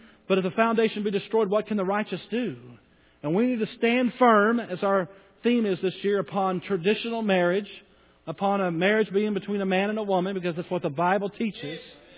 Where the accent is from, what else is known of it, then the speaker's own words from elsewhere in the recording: Bowie, Texas, United States; And I was born and raised in Bowie up in that area, and it's a lot different soil.